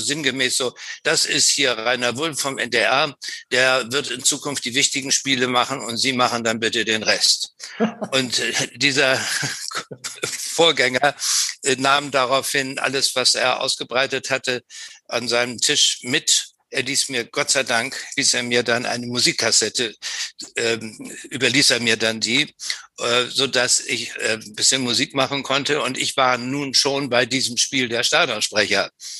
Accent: Malente, Schleswig-Holstein, Germany; ich bin aufgewachsen in Malente unter Malente Kampsmühlen

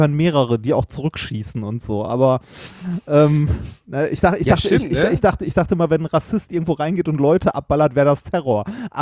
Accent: Lower Saxony, Germany; Nee, ich bin aus Friesland, hier gibt's Tee.

